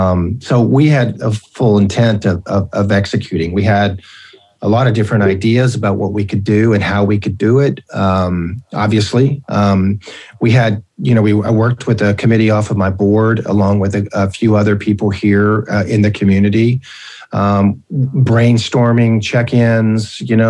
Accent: Texas, United States; now in Fort Worth, United States; my wife and I moved to Fort Worth. You know, we're originally from Texas.

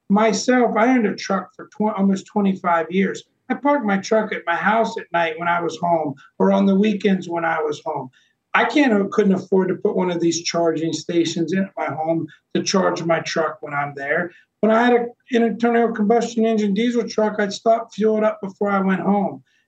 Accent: Midwest, United States; I'm from the Midwest originally

